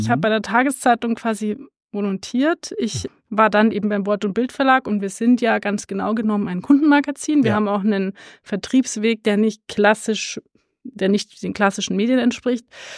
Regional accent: Munich, Bavaria, Germany; Also ich bin tatsächlich in München geboren. Mhm. Also ich bin ein Münchner Kind, was man aber nicht hört.

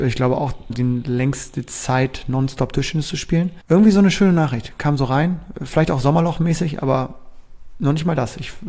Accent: Bremen, Germany; aber ich wusste, als ich den ersten Lehrgang als Bremer

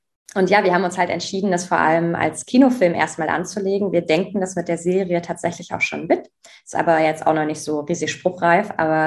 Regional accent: Saxony, Germany; hier in Sachsen, in meinem Heimatbundesland.

